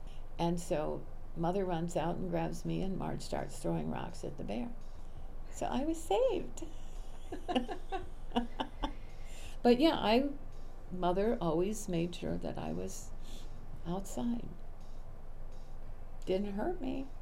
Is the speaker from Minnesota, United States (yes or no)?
yes; Hungry Jack, Minnesota, United States; also born or lived in St. Paul; I was born in St. Paul, and I was 10 days old when they brought me up to Hungry Jack.